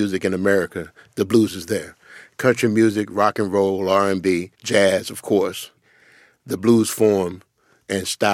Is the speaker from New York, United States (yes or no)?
no; Tuscaloosa, Alabama, United States; I've been listening to the blues ever since I've been been born, basically. I'm from Tuscaloosa, Alabama.